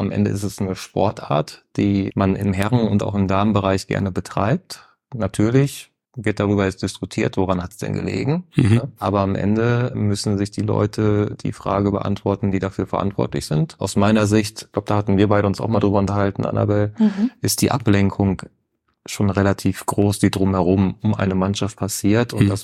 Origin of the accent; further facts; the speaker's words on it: Oerlinghausen, North Rhine-Westphalia, Germany; also born or lived in Bielefeld; Geboren in Bielefeld, aufgewachsen in der Lipparei, ein Ortsteil von Oerlinghausen.